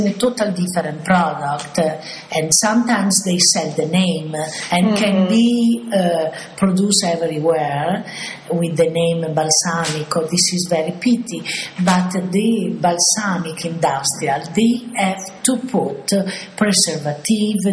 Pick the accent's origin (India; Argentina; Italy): Italy; Bologna, Emilia-Romagna; English is a second language; I came from Bologna and it was a surprise for me too. Bologna are 35 kilometers far from here.